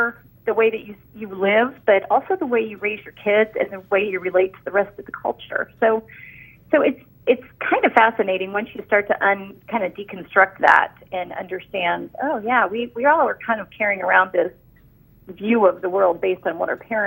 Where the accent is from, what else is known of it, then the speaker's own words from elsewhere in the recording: Galveston, Texas, United States; I grew up in Galveston, which is an island just off the coast by Houston.